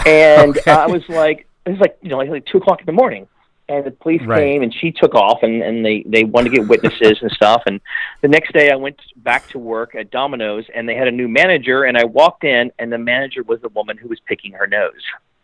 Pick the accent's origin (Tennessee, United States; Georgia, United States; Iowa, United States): Tennessee, United States; Nashville; And I'm from Nashville, Tennessee. I was raised in the kind of the country music world there.